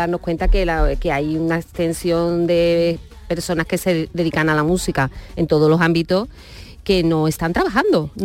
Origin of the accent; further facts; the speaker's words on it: Andalusia, Spain; accent: Andalusian; yo tengo un acento andaluz dentro del soul. En Andalucía